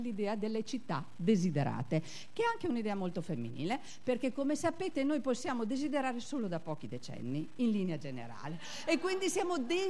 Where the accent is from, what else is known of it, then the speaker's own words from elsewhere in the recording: Reggio Emilia, Emilia-Romagna, Italy; qui non c'è scritto da dove vengo, da Reggio Emilia